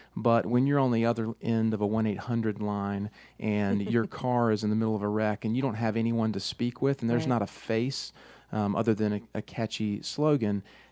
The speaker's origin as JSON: {"language": "English", "town": "Wilmington", "country": "United States", "tie": "born or raised there", "accent": "Wilmington accent", "said": "because I'm from Wilmington, so I'm a Wilmingtonian through and through."}